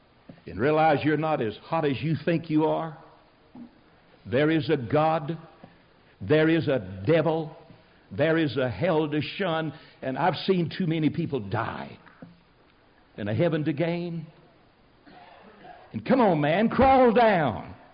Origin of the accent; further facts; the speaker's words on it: Tennessee, United States; Now, I'm a country boy. I grew up in Tennessee like a weed.